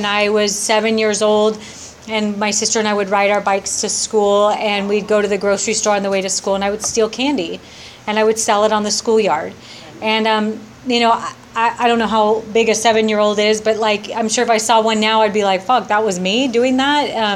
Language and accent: English; Ventura, California, United States; I grew up in Ventura. I went to school there. I went to high school there.